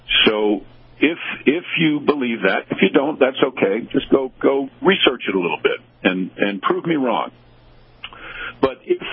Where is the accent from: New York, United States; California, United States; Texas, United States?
New York, United States; Now, I'm from New York. I love history and I love truth. So, I'm from the part of the country that did not free their slaves during the Civil War.